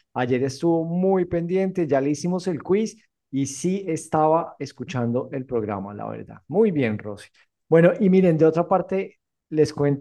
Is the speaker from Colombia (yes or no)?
yes; Colombia; Así que espero que en mi tierra también los traten igual.